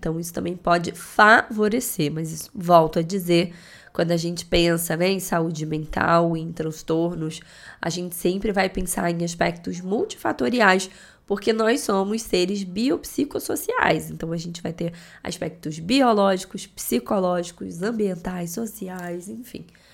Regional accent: Rio de Janeiro, Brazil; Eu morei um tempo em São Paulo, sou carioca, moro no Rio, a vida inteira no Rio, mas passei algumas temporadas morando em São Paulo por conta do trabalho do meu filho

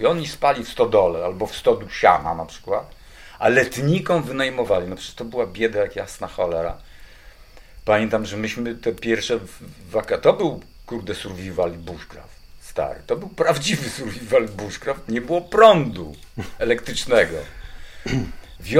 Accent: Zamość, Lublin Voivodeship, Poland; Ja pochodzę z Zamościa.

